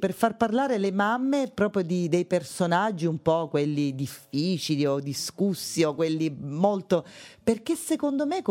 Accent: Augusta, Sicily, Italy; come facevo io quando ero ragazzina ad Augusta e osservavo il mondo

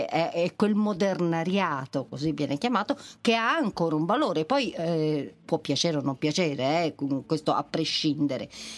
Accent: Pistoia, Tuscany, Italy; also born or lived in Florence / Fiesole; now in Rome, Italy; No, allora, io sono di originaria pistoiese.

